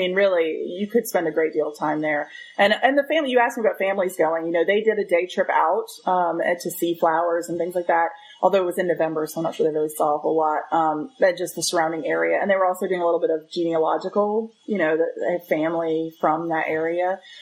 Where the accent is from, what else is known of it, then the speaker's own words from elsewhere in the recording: Pittsburgh, Pennsylvania, United States; I'm from Pittsburgh.